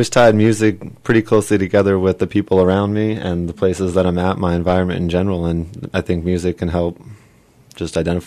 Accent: Pennsylvania, United States; also born or lived in Oregon; I was born in Oregon originally, and my mom, through some traveling and going back and forth, ended up back in Pennsylvania, where my mom's side of the family was all from.

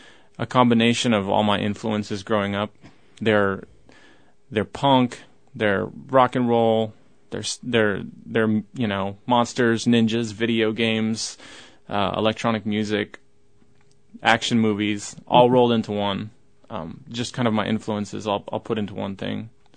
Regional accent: Alaska, United States; because we're both from Alaska, and this is kind of a comic book based on a traditional Alaskan story.

